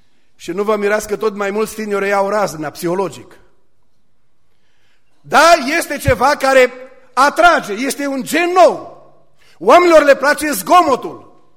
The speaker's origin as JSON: {"language": "Romanian", "town": "Burzuc", "region": "Bihor County", "country": "Romania", "tie": "born or raised there", "said": "Eu m-am născut și am crescut la Burzuc."}